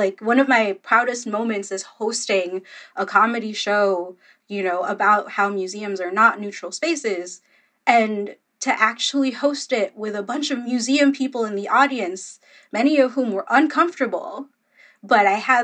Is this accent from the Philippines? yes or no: yes; Philippines; But the fact that I'm Filipino